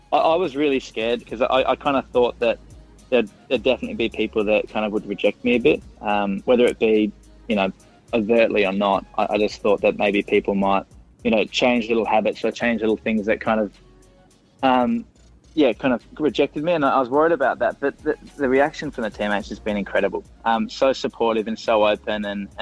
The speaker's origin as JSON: {"language": "English", "region": "Tasmania", "country": "Australia", "tie": "born or raised there", "said": "like I grew up in Tassie where, you know, there's that kind of, it can be toxic in the football environment"}